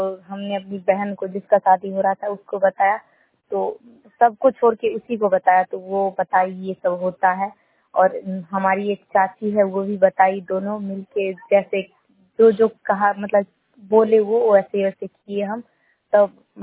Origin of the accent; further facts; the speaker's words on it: Sarangpur, India; मैं सारंगपुर से हूँ।